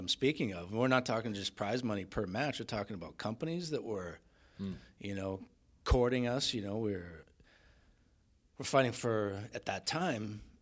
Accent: Boston, Massachusetts, United States; He's from New York and I'm from Boston.

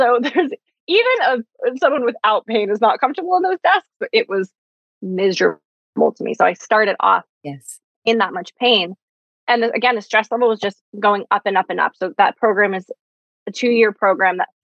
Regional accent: East Coast, United States; now in Los Angeles, United States; do I want to stay in Los Angeles? I'm from the East Coast. What's my next move?

